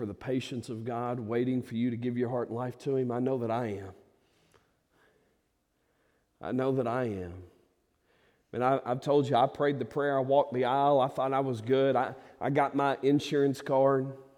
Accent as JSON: {"language": "English", "region": "Southern US", "country": "United States", "tie": "born or raised there", "said": "And sometimes we, especially growing up in the South, we have this preconceived notion"}